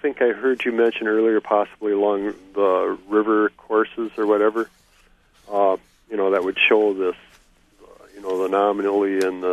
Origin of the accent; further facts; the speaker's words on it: Menomonie, Wisconsin, United States; I grew up in Menominee and the Spring Valley area, and actually have family that was in Rock Elm